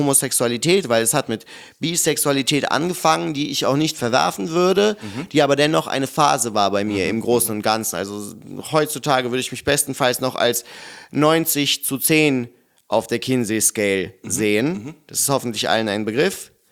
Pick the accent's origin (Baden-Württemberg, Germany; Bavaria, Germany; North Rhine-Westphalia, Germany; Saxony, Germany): North Rhine-Westphalia, Germany; Ich komme vom Land, bei mir war das damals genauso, wie du das gerade beschreibst, aber gleichzeitig komme ich halt aus der Provinz vor Köln.